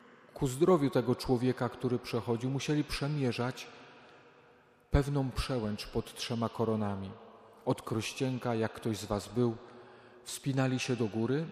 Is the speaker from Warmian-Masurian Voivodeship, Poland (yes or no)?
no; Lesser Poland, Poland; Ja, moi drodzy, pochodzę z gór. Dorastałem, obserwując codziennie trzy korony.